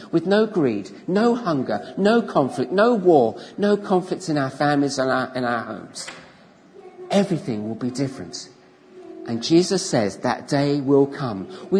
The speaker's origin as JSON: {"language": "English", "town": "Leatherhead", "region": "South East England", "country": "United Kingdom", "tie": "born or raised there", "said": "my home town of Leatherhead in Surrey"}